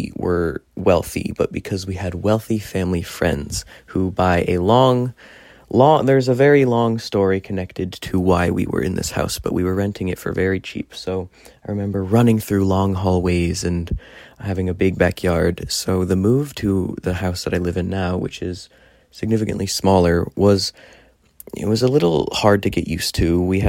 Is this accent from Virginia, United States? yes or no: yes; Great Falls, Virginia, United States; also born or lived in Alexandria / Herndon; I was born in Alexandria, Virginia, which is in Northern Virginia, but I only lived there as a baby. When I was, I think, 6 months old, we moved to Great Falls.